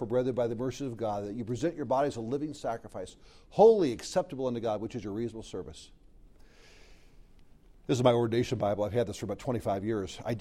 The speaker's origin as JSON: {"language": "English", "region": "California", "country": "United States", "tie": "born or raised there", "said": "I grew up in Southern California."}